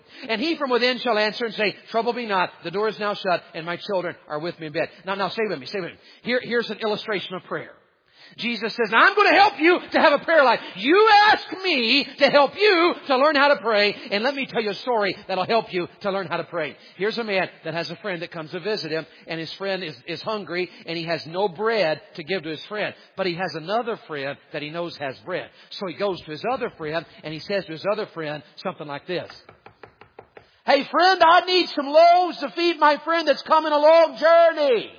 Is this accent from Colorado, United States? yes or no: no; Tennessee, United States; I'm from Tennessee, okay?